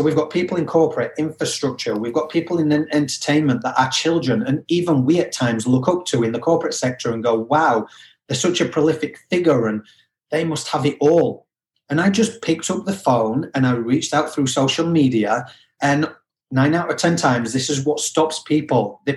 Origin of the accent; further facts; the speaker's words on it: United Kingdom; with my accent being a little bit all over, I am originally from the UK, as everyone can hear.